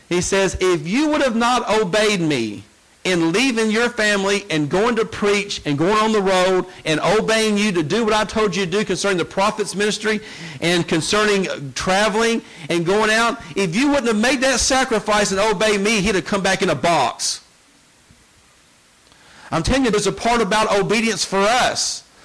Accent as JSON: {"language": "English", "region": "the South", "country": "United States", "said": "Hey, I'm from the South, though."}